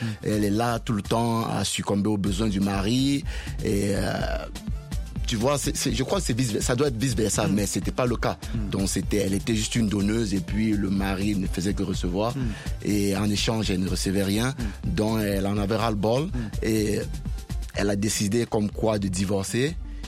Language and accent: French; Cameroon; Au Cameroun, je suis Camerounais, j'ai vu plein de cas.